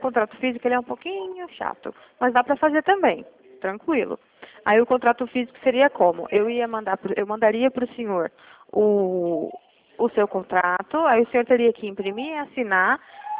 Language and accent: Portuguese; Dracena, São Paulo, Brazil; Eu sou do interior de São Paulo, Dracena